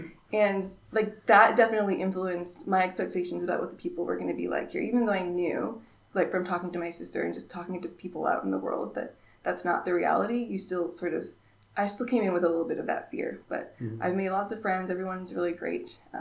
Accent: Boulder, Colorado, United States; moved away as an adult; also born or lived in San Francisco / DC area / Spain; I was born in San Francisco. I lived there until I was 11. Then I moved to Boulder, Colorado, to middle school and high school there.

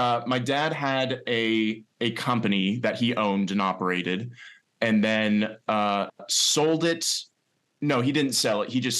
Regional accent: West Linn, Oregon, United States; I am from just outside of Portland, Oregon. I grew up in a town called West Lynn, Oregon, which is almost a lie because I really grew up on the side of a mountain called Pete's Mountain, right on the Willamette River

